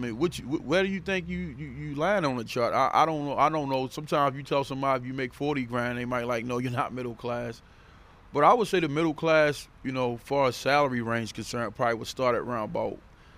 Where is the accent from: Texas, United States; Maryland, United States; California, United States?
Maryland, United States; Baltimore; I was born and raised in Baltimore. I love my city. I wear it on my sleeve.